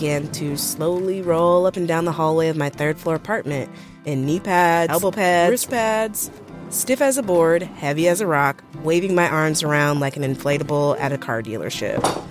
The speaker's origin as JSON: {"language": "English", "town": "Buffalo", "region": "New York", "country": "United States", "tie": "born or raised there", "said": "I moved to my hometown, Buffalo, New York, found a nice sunny apartment to hide in by myself."}